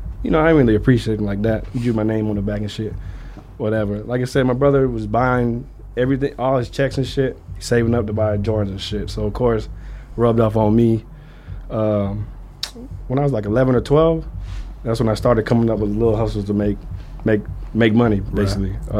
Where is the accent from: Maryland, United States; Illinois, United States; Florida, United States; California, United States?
Florida, United States; also born or lived in Georgia; I'm from the South, actually. You probably tell by my voice and shit. I grew up in Florida.